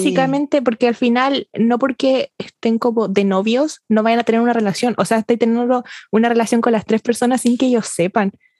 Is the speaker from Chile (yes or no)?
yes; Valparaíso, Chile; Soy de Valparaíso.